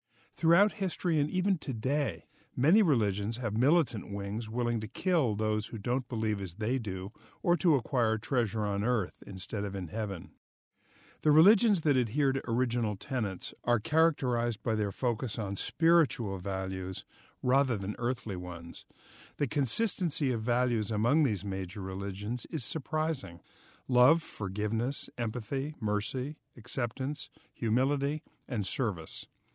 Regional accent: Vermont, United States; Growing up in Vermont, it was easy to see the impact of small communities of faith on their larger communities

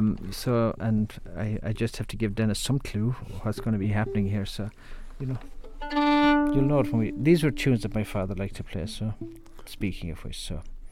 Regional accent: Ireland; accent: Irish; now in United States; even with all the years I've lived in America, my accent is still Irish.

